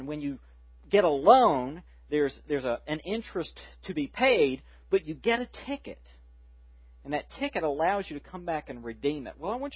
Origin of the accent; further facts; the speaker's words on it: Fayetteville, North Carolina, United States; In fact, where I grew up in Fayetteville, pawn shop owners are considered crooks.